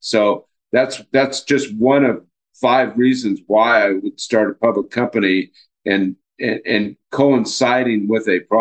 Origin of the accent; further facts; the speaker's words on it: Seattle, Washington, United States; I'm from Seattle, and most of the companies up there, they're all private